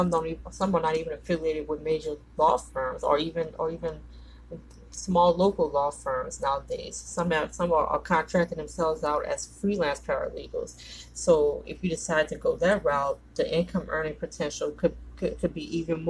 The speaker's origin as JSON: {"language": "English", "town": "New Orleans", "region": "Louisiana", "country": "United States", "tie": "born or raised there", "said": "I know here in my hometown, I live in New Orleans"}